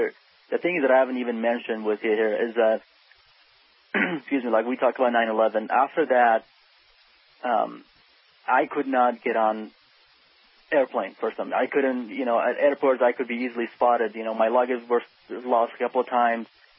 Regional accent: Iraq; And we said, we're from Iraq, obviously.

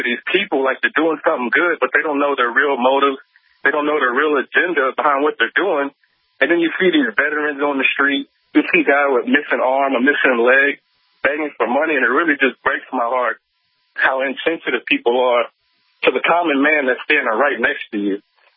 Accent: Texas, United States; now in Baltimore, United States; and I live in Baltimore now, and I grew up in Texas

